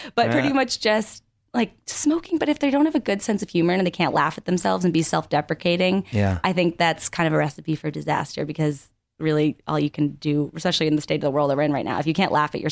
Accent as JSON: {"language": "English", "region": "Connecticut", "country": "United States", "tie": "born or raised there", "said": "I grew up in Connecticut."}